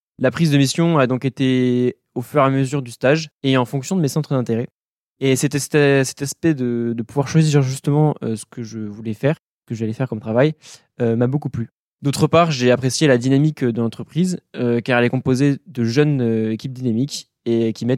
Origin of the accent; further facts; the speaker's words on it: Toulouse, Occitanie, France; now in Beauvais, France; 23 ans. Je suis originaire de Toulouse et je suis étudiant en école d'ingénieur en agronomie à Unilassalle à Beauvais.